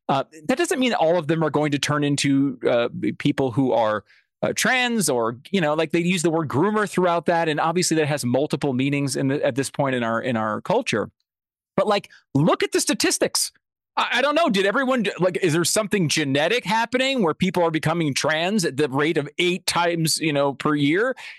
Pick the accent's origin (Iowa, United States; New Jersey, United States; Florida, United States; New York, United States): New York, United States; also born or lived in Northeast US; now in Texas, United States; I was born in New York. I lived in the Northeast most of my life. And part of the reason I now live in Texas is because I don't want what happened to your kids to happen to my kids.